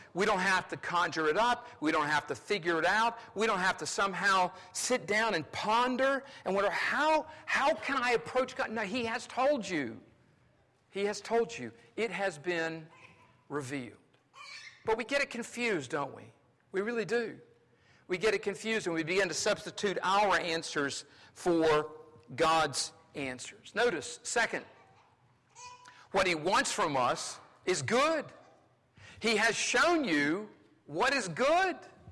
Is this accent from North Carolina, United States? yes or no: yes; North Carolina, United States; accent: Southern; I love living in the South. I grew up in North Carolina. I've lost my Southern accent because I married a Yankee.